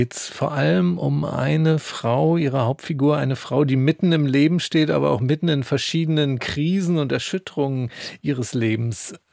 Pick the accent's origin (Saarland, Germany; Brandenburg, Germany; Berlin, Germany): Brandenburg, Germany; Mir als Brandenburger wird dann gleich ganz warm ums Herz